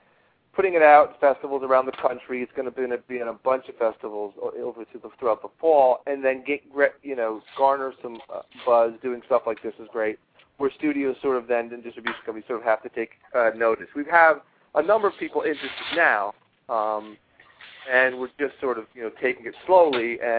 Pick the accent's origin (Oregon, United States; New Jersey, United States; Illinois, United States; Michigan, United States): New Jersey, United States; Highland Park; I grew up in Highland Park, New Jersey, and that's, wanted to go home and film it there.